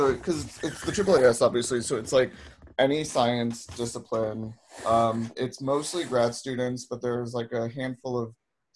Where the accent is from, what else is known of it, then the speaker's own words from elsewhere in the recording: New Jersey, United States; but then like I'm from New Jersey originally